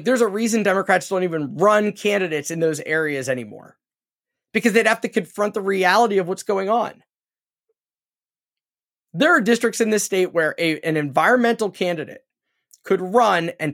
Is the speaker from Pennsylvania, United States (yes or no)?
yes; Pennsylvania, United States; that's one of the reasons I'm recording this from Cumberland County in central Pennsylvania and not Washington County where I lived for my entire life.